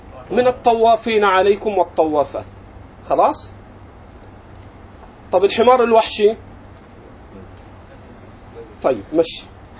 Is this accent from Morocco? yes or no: no; Egypt; ومنها القرية التي أنا أعيش فيها في مصر